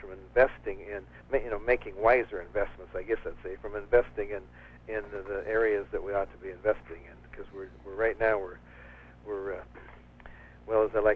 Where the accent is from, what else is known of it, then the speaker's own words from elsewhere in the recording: Lewiston, Idaho, United States; I grew up in Lewiston.